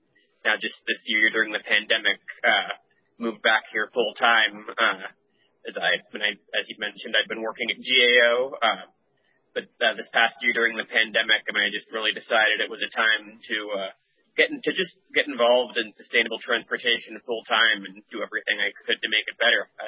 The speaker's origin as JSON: {"language": "English", "town": "West Sacramento", "region": "California", "country": "United States", "tie": "born or raised there", "also_born_or_lived": "Davis", "said": "I grew up in Yolo County and when I was really little in West Sacramento, and then moved to Davis, and then have been back here for a few different stints."}